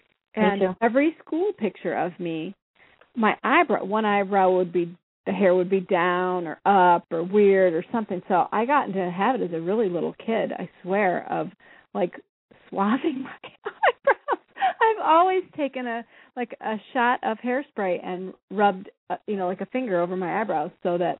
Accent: California, United States; I'm from California, too.

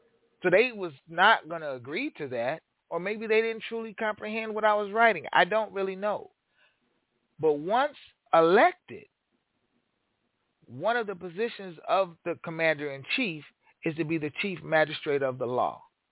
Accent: Aurora, United States; Okay, in my hometown, the city of Aurora, the police evolved from slave patrols and slave catchers.

